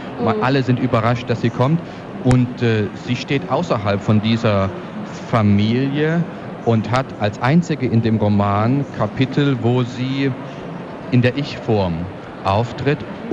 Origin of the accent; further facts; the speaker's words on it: Borna, Saxony, Germany; born there; gerade gestern bei einer Lesung in Borna, meiner Geburtsstadt